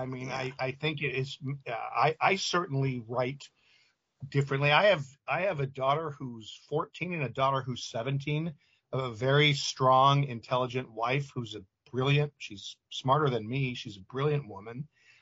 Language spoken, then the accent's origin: English; Chicago, Illinois, United States; who grew up around where I grew up in Chicago, which is where Andy grew up.